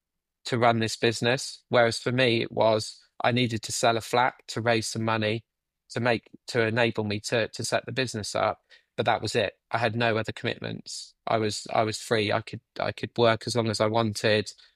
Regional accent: East of England, United Kingdom; So my family are from near, we grew up near Stilton.

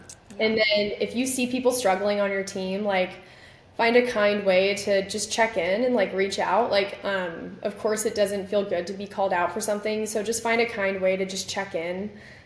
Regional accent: Arizona, United States; Like there was just, I'm from Arizona. Like that was just not gonna happen.

